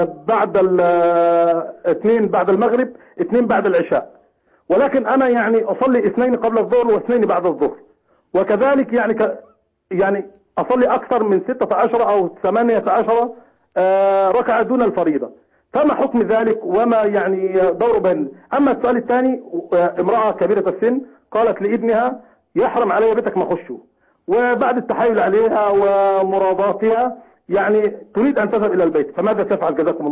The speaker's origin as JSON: {"language": "Arabic", "country": "Egypt", "said": "أنا من مصر مش من اليمن."}